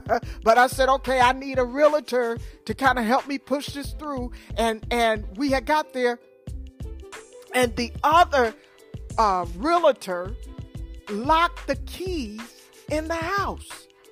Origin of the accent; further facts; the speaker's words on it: Detroit, Michigan, United States; And from where I'm from Detroit, Michigan, and we mostly live in houses, not apartments, in houses.